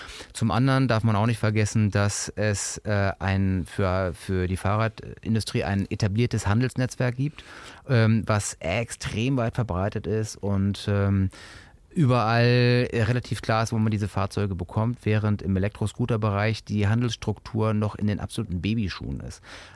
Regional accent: Hamburg, Germany; ich bin halt Hamburger Jung

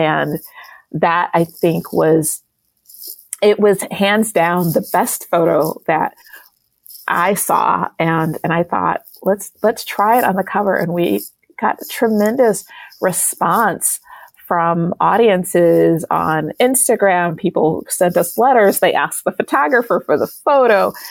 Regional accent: Detroit, Michigan, United States; I'm from Detroit, one of the largest Middle Eastern populations outside the Middle East.

